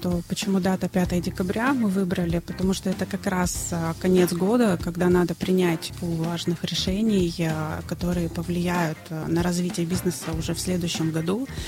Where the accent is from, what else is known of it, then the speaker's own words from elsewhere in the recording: Tyumen, Tyumen Oblast, Russia; Во-первых, я сама из Тюмени.